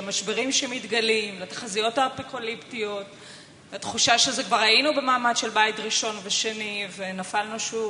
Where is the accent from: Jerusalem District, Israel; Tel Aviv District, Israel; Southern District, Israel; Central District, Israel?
Tel Aviv District, Israel; Tel Aviv; אני מתל אביב.